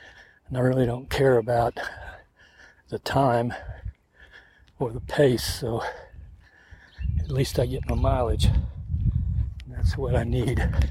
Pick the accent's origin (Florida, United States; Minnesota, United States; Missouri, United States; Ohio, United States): Florida, United States; Growing up in Florida, we had water moccasins and rattlers.